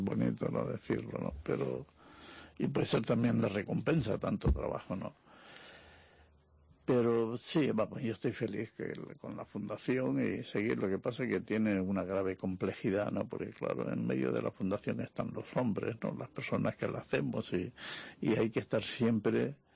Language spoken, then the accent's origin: Spanish; Tenerife, Canary Islands, Spain; me alegro muchísimo de haber podido trabajar y dejar algo en mi tierra también, ¿no?, en Tenerife